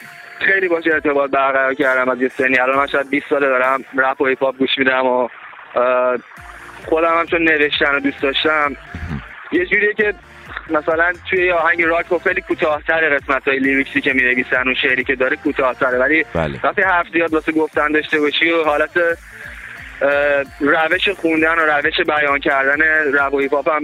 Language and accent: Persian; Iran; born there; also born or lived in United States; من ایران به دنیا اومدم، ولی خب تمام زندگیم به خاطر شغل پدرم، پدرم پروفسور خاکشناسی بود، استاد دانشگاه بودم، برای همین برای تحقیقات و اینا زیاد مسافرت می‌رفتیم. من حدوداً 2-3 سال ایران بودم، 2-3 سال آمریکا، همیشه تو رفت آمد بودم